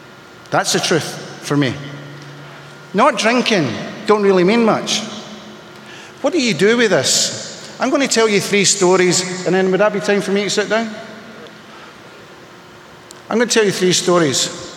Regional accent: Scotland, United Kingdom; Oh yeah. I'm Scottish as all hell, eh? Oh yeah.

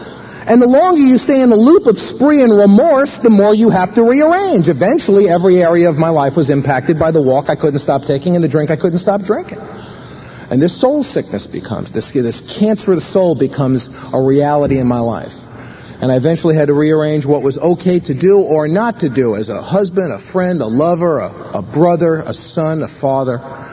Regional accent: New York City, New York, United States; born there; I was born in the Bronx in New York City.

